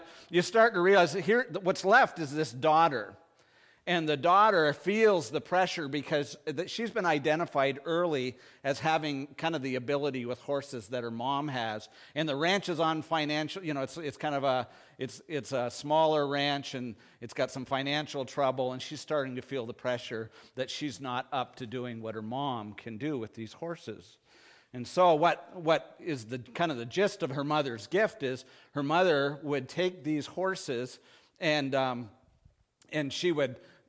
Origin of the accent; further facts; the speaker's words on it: Canada; I think sometimes because I'm Canadian